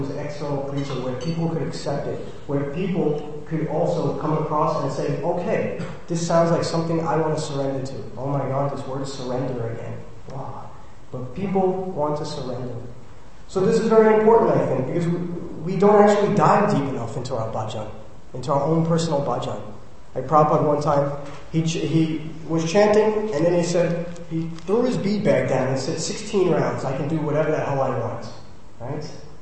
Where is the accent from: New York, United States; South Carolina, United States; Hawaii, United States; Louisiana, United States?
New York, United States; All these wonderful things in New York, my hometown, Jai, I gotta love it.